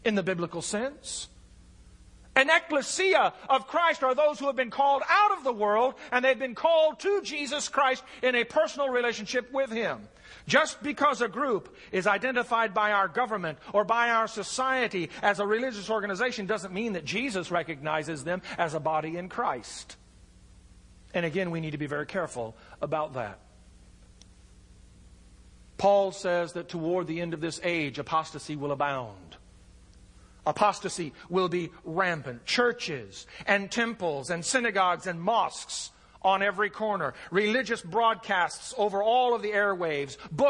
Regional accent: United States; And as an American, I may be called by the Lord God to go and as a missionary over to China someplace.

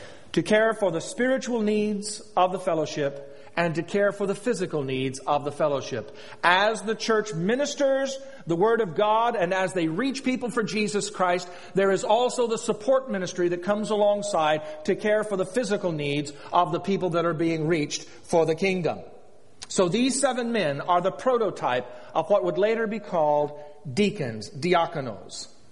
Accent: Arkansas, United States; not only here, but where I was raised in Arkansas and in other places where I have been.

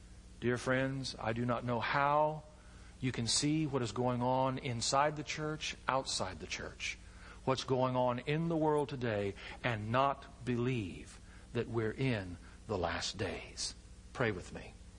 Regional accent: United States; And as an American, I may be called by the Lord God to go and as a missionary over to China someplace.

